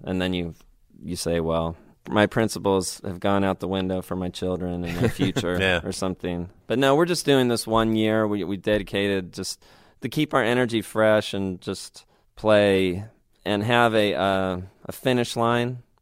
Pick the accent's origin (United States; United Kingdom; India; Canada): United Kingdom; I was being British dramatic at the show.